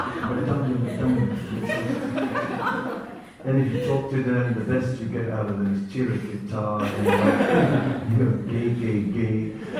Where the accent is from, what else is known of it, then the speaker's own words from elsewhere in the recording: Netherlands; I am from the Netherlands, and Holland is a kind of very Protestant country, mostly.